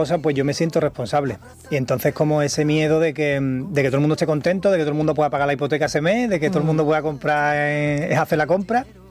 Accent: Jerez, Andalusia, Spain; canté en mi tierra, en la Plaza de Toros de Jerez. Yo nunca he vendido tickets en mi casa, en mi tierra, en Jerez.

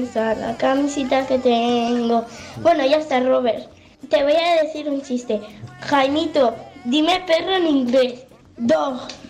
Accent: Sant Boi de Llobregat, Catalonia, Spain; la de San Boy.

